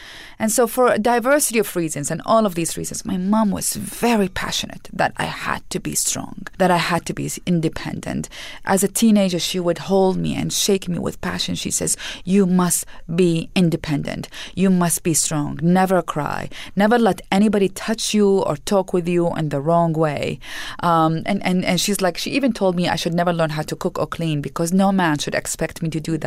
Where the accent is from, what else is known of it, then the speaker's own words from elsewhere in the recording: Iraq; Oh, well, like as any child and teenager, I went through a whole series of dreams from wanting to be a pilot to wanting to be an architect.